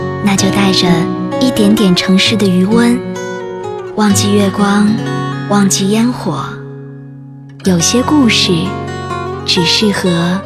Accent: Harbin, Heilongjiang, China; 我出生成长在哈尔滨，尽管它不是一座经济发达的城市，但人们的幸福感很强，人们热衷于过节和聚会。

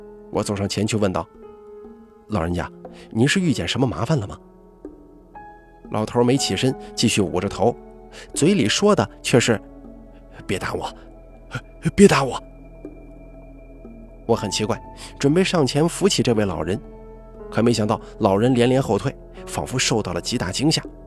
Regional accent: Linzikou, Hunan, China; 我老家林子口也是属于岳阳的

